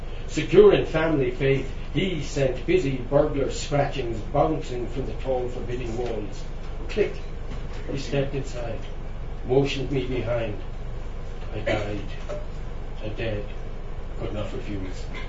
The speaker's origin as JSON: {"language": "English", "town": "Limerick", "region": "Munster", "country": "Ireland", "tie": "born or raised there", "also_born_or_lived": "Wexford", "said": "I was brought up in Limerick, well after Wexford, we went to Limerick and spent my teenage years there. And I went to the Jesuits, to the Sacred Heart College, the private."}